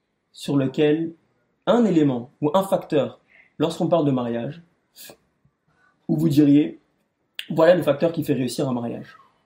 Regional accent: France; moi je parle pour la France parce que je suis français

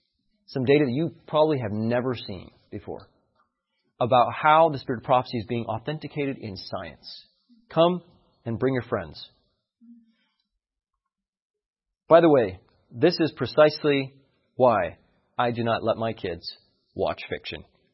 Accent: United States; And, you know, I'm fully American. I love this country.

